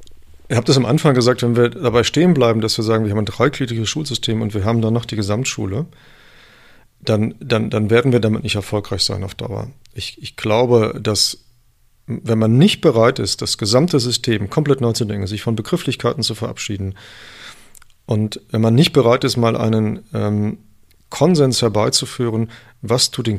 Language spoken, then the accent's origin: German; Cologne, North Rhine-Westphalia, Germany; ich komme aus Köln